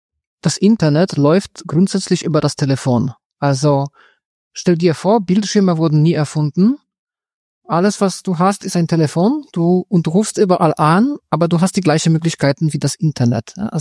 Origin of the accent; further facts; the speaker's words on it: Poland; German is a second language; Das war 2002 und Computers waren in Polen, wo ich herkomme, für blinde Menschen noch nicht so verbreitet.